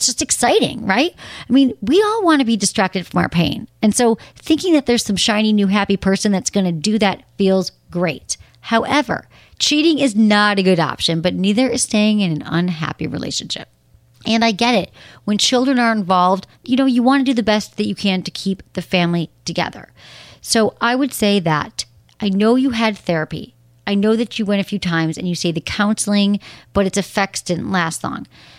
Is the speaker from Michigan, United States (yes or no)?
yes; Michigan, United States; this is from Lance, 32 in Michigan, my home state.